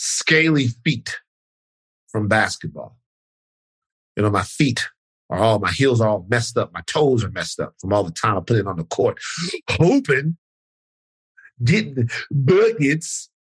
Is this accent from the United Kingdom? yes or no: yes; United Kingdom; I am Black. I am British.